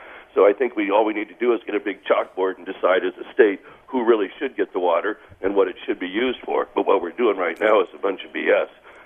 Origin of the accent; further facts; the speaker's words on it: Modesto, California, United States; I grew up in Modesto.